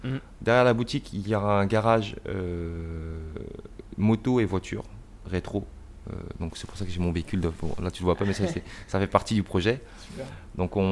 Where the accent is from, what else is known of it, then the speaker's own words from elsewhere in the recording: Rennes, Brittany, France; born there; je l'avais par la naissance, comme je suis né à Rennes.